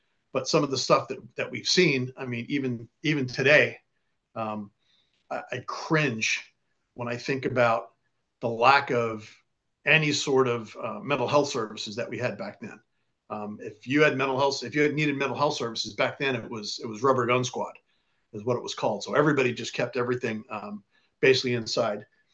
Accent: New York, United States; I was born and raised in New York, married. I've got two kids, you know, a dog, and I'm living the good life.

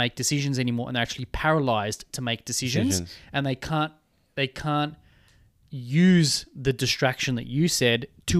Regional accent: Australia; We need as an Australian, as Australians, and this is what we do is we get up and we move on.

